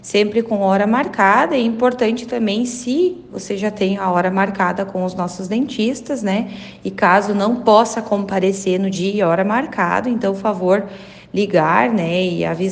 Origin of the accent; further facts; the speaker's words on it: Herveiras, Rio Grande do Sul, Brazil; sou do município de Herveiras, né?